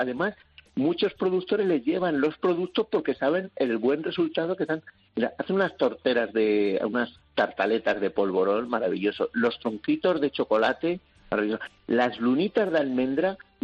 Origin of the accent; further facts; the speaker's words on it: Villacastín, Castile and León, Spain; las monjas de mi pueblo. En Villacastín, en Segovia, en el frío Segovia